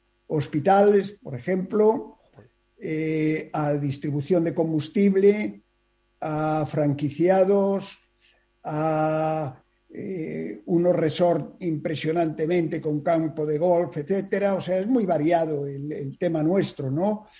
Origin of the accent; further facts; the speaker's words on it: Galicia, Spain; now in Mexico; Yo en la vida he sido, como muchísimos gallegos, un emigrante más.